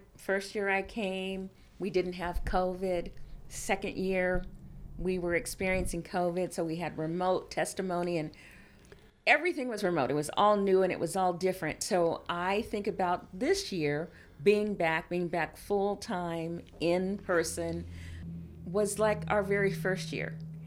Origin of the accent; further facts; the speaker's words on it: Seattle, Washington, United States; if you would have looked at my life when I was a small child, I grew up in Rainier Vista Housing Project in Seattle.